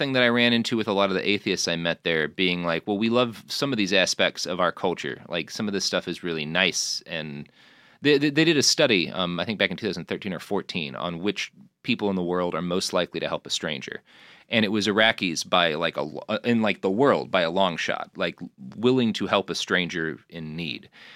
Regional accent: Texas, United States; Like, I grew up in Texas

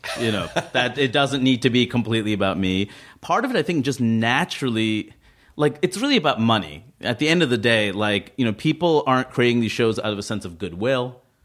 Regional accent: Queens, New York, United States; Especially, I grew up in Queens.

